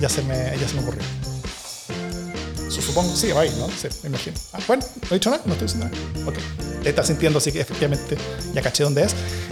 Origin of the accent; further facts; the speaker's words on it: Chile; todo lo que somos nosotros como chilenos